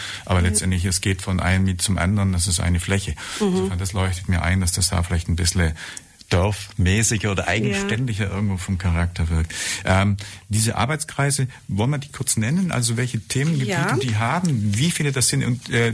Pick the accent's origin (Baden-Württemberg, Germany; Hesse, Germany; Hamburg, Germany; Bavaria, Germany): Baden-Württemberg, Germany; Safranberg; also ich komme ja, geboren in Safranberg und Elternhaus ist dort